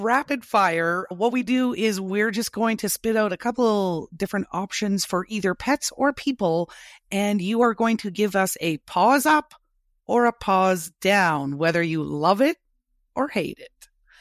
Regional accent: Canada; one thing that I notice as a Canadian when I go down to the American shows

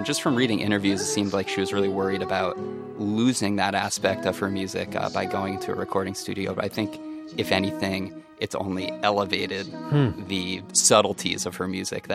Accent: Vermont, United States; moved away as an adult; now in Los Angeles, United States; Well, I am originally from Vermont, so I spent a lot of time on a local Burlington, Vermont station, WRUV, and then came out to LA, put my time in, and here we are.

